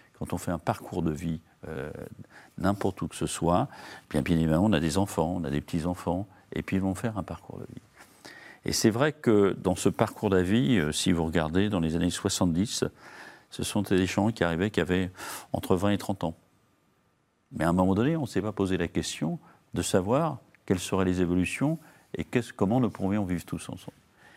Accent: Les Mureaux, Île-de-France, France; Moi, je suis natif des Mureaux, hein, j'ai 71 ans, j'ai toujours vécu dans ma ville.

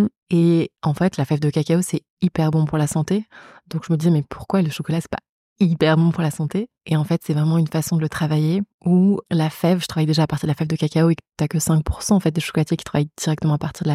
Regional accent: Paris, Île-de-France, France; also born or lived in Compiègne; j'ai 28 ans. J'ai grandi entre Paris et la forêt de Compiègne.

